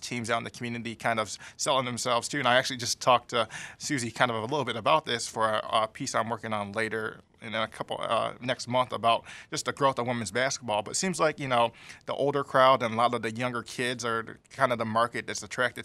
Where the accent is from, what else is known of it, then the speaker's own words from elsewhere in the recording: Coloma, Michigan, United States; Originally from Coloma, Michigan, which is just outside of Benton Harbor, pretty much right on the shores of Lake Michigan.